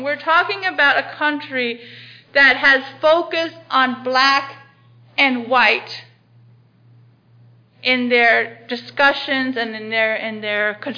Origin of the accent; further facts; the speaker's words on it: Indonesia; I remember growing up in Indonesia, everybody wanted to touch me because my skin was light.